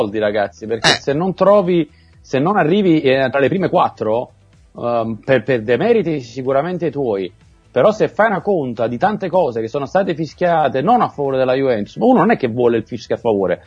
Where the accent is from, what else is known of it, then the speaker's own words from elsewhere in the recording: Naples, Campania, Italy; quella cazzimma, te lo dico da napoletano